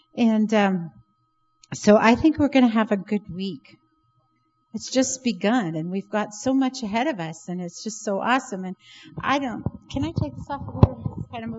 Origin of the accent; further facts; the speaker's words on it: Montana, United States; Well, you know I'm from Montana. Now, do I have an accent?